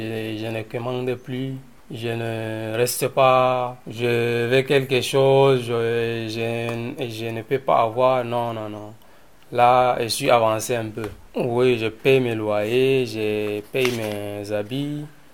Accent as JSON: {"language": "French", "town": "Gaillac", "region": "Occitanie", "country": "France", "said": "je suis de Gaillac."}